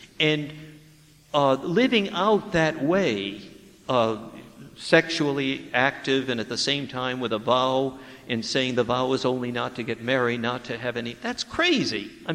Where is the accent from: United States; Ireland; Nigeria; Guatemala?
Ireland; I said, I'm Irish. I don't think I'm going to be able to clap.